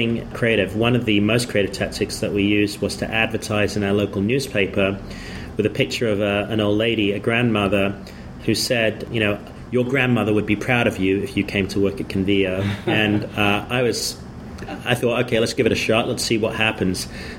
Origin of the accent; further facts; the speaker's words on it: United Kingdom; now in Austin, United States; I was not from Austin, so I didn't have a network. I'm actually from the UK. I'd only been in the US a couple of years at business school at that point.